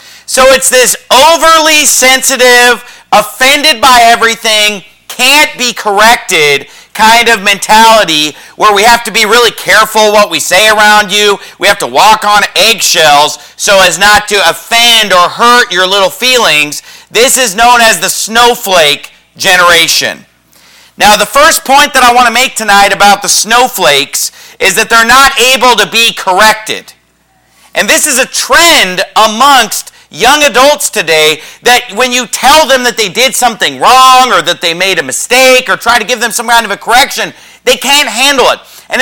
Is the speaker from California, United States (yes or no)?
yes; Sacramento, California, United States; always a special treat for me to preach here because Sacramento is my hometown. I was born and raised here, so I get to come back and preach here.